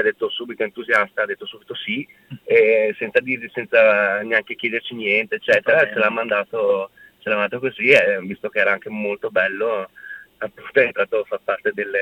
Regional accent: Venice, Veneto, Italy; ci siamo avuto modo di conoscerci durante un concerto qua dalle nostre parti a Venezia

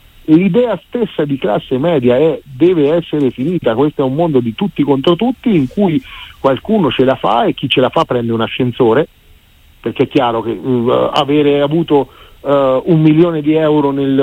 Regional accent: Umbria, Italy; io sono umbro, la mia regione aveva un tessuto incredibile di PMI basate soprattutto sull'edilizia

